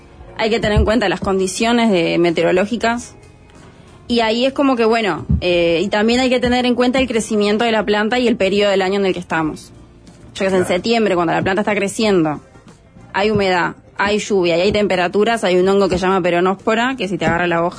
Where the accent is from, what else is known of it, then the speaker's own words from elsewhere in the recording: Montevideo, Uruguay; Yo soy de Montevideo, no tenía contacto con nada.